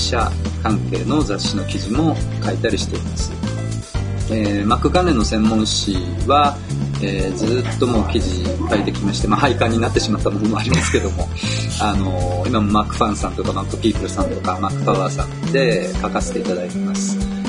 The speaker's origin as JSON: {"language": "Japanese", "region": "Tokyo", "country": "Japan", "tie": "born or raised there", "also_born_or_lived": "Chiba", "said": "あのずっと東京いまして、まあ、高校も都立の高校だったんですけども、"}